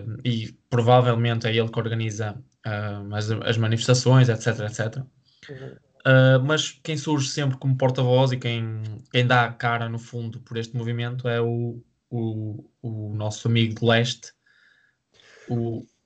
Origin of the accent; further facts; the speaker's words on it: Porto, Portugal; eu sou do Porto